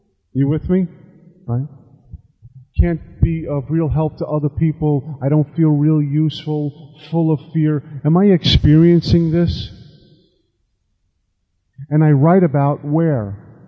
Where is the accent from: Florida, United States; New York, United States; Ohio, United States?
New York, United States; I mean, I'm from New York. We don't talk like that, right?